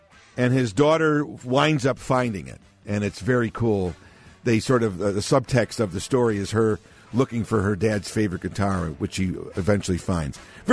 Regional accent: United States; I grew up around Belmont and Central.

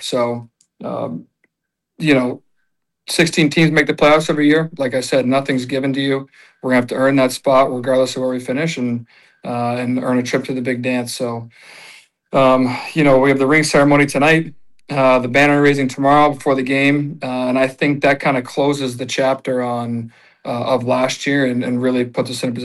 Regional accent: Colorado, United States; Well, growing up in Colorado, my dad finished with the Nuggets, and then We kind of settled down there.

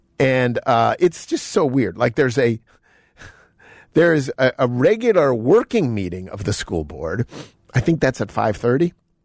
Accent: Buffalo, New York, United States; You know, I say I'm from Buffalo, and the truth is I am from Buffalo, but I have become soft over the years

